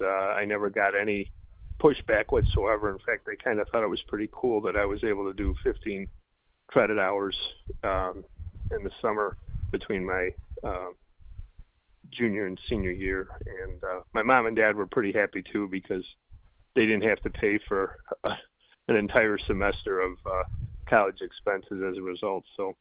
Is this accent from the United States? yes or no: yes; Jamestown, United States; I was able to secure an internship here in my hometown of Jamestown